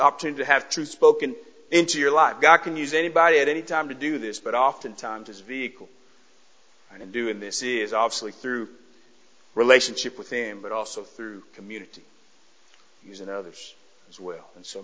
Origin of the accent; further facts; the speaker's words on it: Dallas, Texas, United States; also born or lived in Louisiana; I'm from Dallas, lived in, you know, Louisiana, you know, hey, Tennessee was a little too far north.